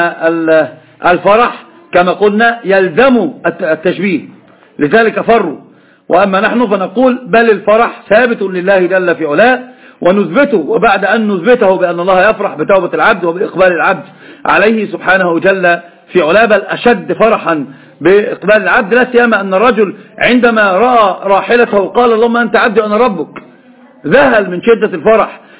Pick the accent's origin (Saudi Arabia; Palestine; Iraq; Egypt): Egypt